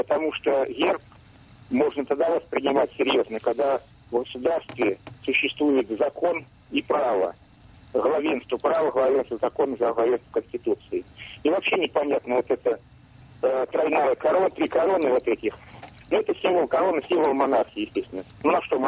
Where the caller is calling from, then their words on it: Tolyatti, Samara Oblast, Russia; я из Тольятти звоню